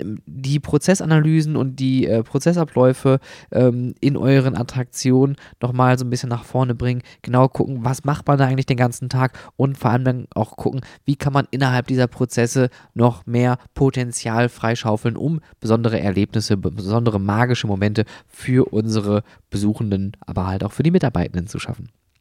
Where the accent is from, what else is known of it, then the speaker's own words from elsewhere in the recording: North Rhine-Westphalia, Germany; für mich als Ruhrpottler